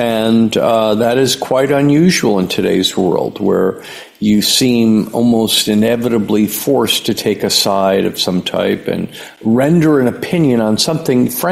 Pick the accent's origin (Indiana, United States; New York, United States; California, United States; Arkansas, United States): New York, United States; New York City; born there; I was born in New York City, so I had no relationship with being raised in the South.